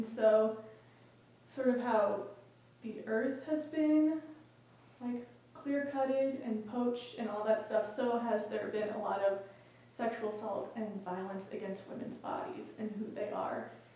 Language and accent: English; Midwest, United States; when settlers were moving west, I'm from the Midwest